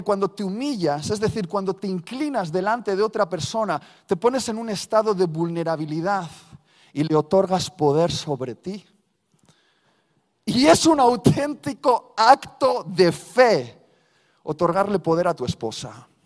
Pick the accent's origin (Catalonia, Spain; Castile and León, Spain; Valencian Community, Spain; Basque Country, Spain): Basque Country, Spain; las peleas entre mi mujer y yo son normales porque somos vascos. Y los vascos discutimos